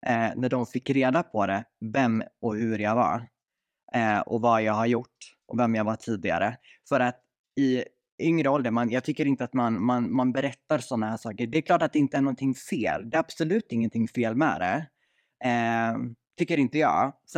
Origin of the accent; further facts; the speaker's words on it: Sweden; jag är ju född och uppvuxen i Sverige. Mina föräldrar är från Finland.